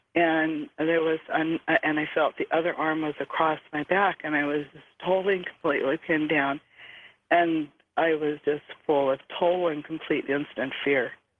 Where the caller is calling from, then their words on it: Everson, Washington, United States; I'm calling from Everson, Washington.